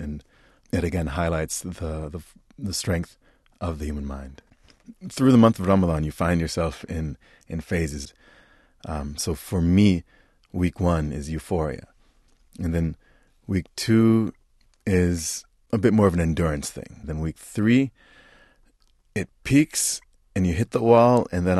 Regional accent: Detroit, Michigan, United States; also born or lived in Middle East / North Africa; I was born in the United States as a Muslim, raised in the Middle East, North Africa, as well as Detroit.

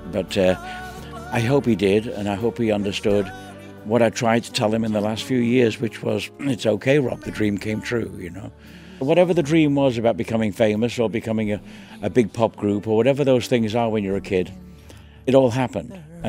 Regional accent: Australia; our lives growing up in Australia

